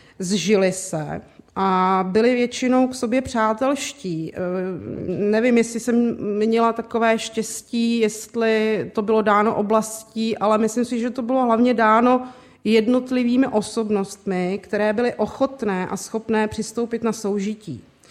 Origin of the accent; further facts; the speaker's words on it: Jablonec nad Nisou, Liberec Region, Czechia; pocházím z Jablonce, z této oblasti, kde byla velmi silná německá menšina po válce.